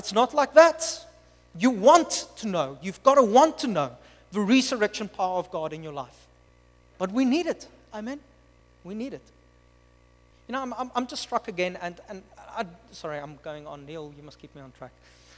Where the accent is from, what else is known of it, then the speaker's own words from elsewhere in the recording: Upington, Northern Cape, South Africa; I'm from Upington, so it's okay. It's a nowhere little town.